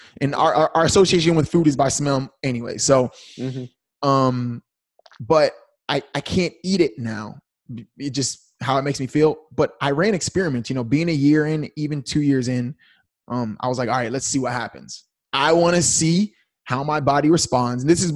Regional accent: Fort Hood, Texas, United States; I grew up in Fort Hood, so

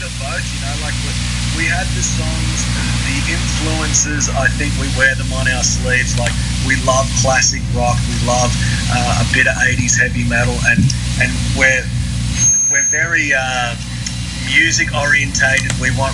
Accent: Melbourne, Victoria, Australia; So we're all from Melbourne.

